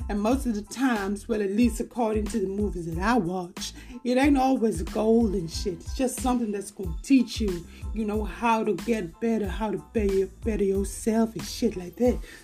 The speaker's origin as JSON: {"language": "English", "town": "Cape Town", "region": "Western Cape", "country": "South Africa", "said": "the way from Cape Town, South Africa. But I like to tell my friends that I'm from Atlanta, Georgia."}